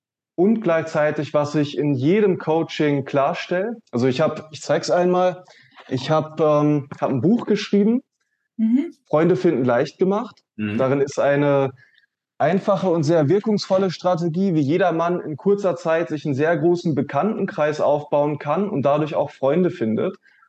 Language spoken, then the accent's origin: German; Australia; now in Berlin, Germany; Als ich hier nach Berlin gekommen bin, also ich bin ja aus Australien nach Berlin